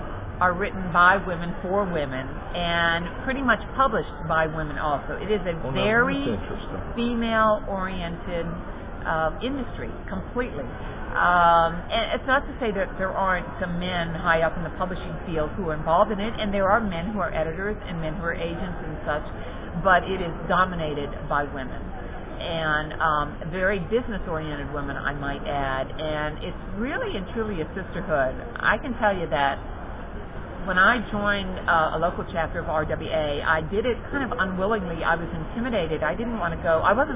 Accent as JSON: {"language": "English", "town": "New Orleans", "region": "Louisiana", "country": "United States", "said": "I am from New Orleans, and it's set in the part of town that we now fondly call the Sliver by the River."}